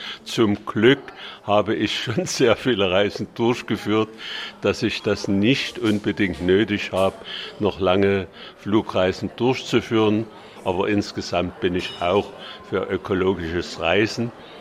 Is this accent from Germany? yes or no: yes; Dresden, Saxony, Germany; Ich komme aus dem Raum Dresden bzw. bin Dresdner, auch gebürtiger, geborener Dresdner.